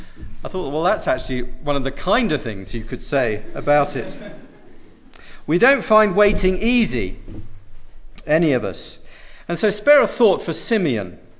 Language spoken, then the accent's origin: English; United Kingdom; And I was thinking this could be a prism through which you viewed the whole Brexit process in my home country.